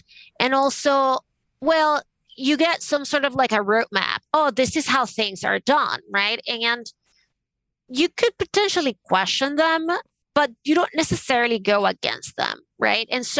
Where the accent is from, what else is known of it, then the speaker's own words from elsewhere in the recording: Venezuela; growing up in Venezuela, my parents actually thought that taking me to galleries and museums and traveling